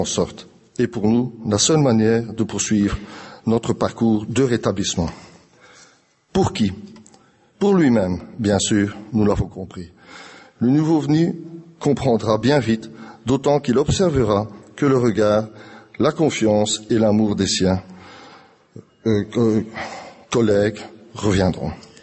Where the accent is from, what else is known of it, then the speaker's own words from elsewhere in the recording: Belgium; et je viens de Belgique. Connaissant mon accent, qui a été trahi encore une fois